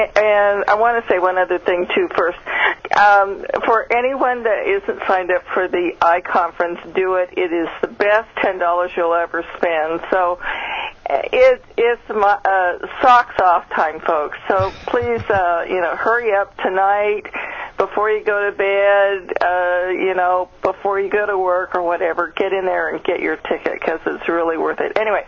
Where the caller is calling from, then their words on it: Washington, United States; I'm calling from Washington.